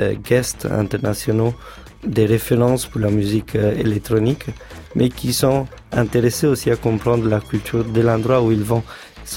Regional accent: Italy; Moi, je suis italien.

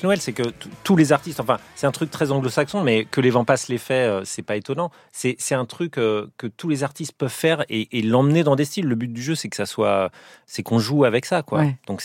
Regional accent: Auvergne-Rhône-Alpes, France; Bah, moi, je viens de Haute-Savoie

